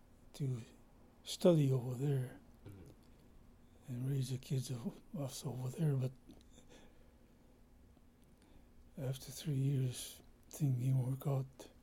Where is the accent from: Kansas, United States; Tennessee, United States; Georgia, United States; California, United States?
California, United States; King City; born there; also born or lived in Japan; Yeah, I was born in California, King City, just 100 miles north.